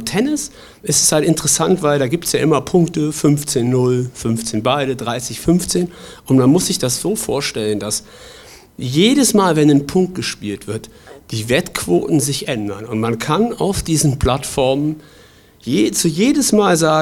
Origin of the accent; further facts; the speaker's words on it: Bonn, North Rhine-Westphalia, Germany; Ich bin in Bonn aufgewachsen, bin dann ins Ruhrgebiet gegangen zum Studium.